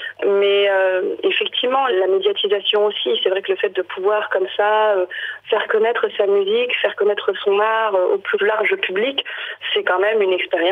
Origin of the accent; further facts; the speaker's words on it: Madagascar; Donc moi je suis malgache et c'est vrai que dans la culture malgache, la musique c'est ce qui rythme en fait l'existence